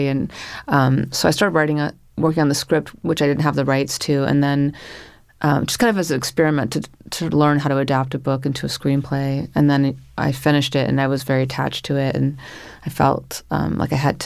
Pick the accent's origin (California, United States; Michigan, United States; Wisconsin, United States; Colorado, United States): California, United States; now in New York, United States; Yeah, I grew up in Northern California, but I...